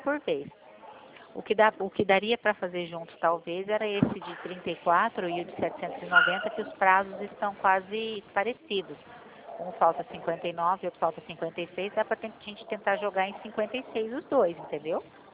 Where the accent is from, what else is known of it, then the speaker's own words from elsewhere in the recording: Presidente Prudente, São Paulo, Brazil; Eu sou de Prudente.